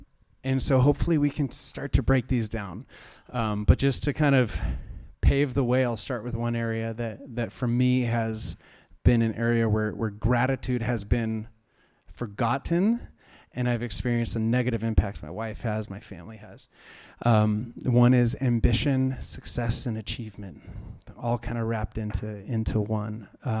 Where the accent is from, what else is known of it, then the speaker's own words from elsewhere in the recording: Santa Barbara, California, United States; I grew up in Santa Barbara, California, and it's right on the coast of California.